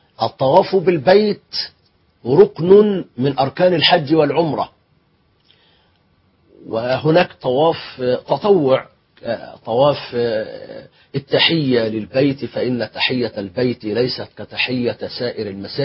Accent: Kafr Hurmuz, Egypt; الأخ الحبيب ابن بلدتي ابن قريتي ابن كفرة هرمز

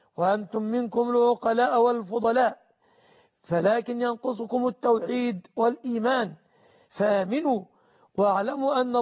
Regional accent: Egypt

